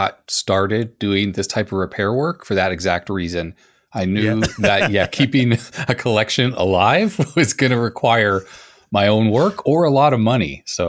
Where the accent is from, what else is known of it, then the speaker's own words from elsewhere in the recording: Montreal, Quebec, Canada; And growing up in Canada, at that point, you know, early 80s, there, computers were obviously around, but most families didn't have one.